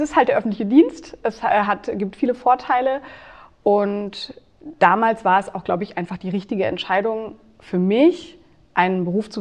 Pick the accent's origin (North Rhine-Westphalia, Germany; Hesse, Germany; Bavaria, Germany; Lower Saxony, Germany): Hesse, Germany; Gelnhausen; Also ich bin nie hier weggekommen sozusagen. Tatsächlich bin ich hier geboren, habe hier geheiratet und bin hier geblieben.